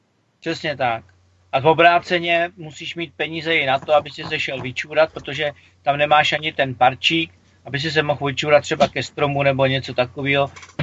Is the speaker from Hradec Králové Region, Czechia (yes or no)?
no; Prague, Czechia; Já jsem Pražák a jsem rád, jako, nebo podkovaný, nebo vychovaný, jako, já vím, horou Vítkov, větrem, který proudil kolem hory Vítkov, vošlehaný. Jo. A můžu říct, jsem rád, že jsem vlastně z toho amorálního města pryč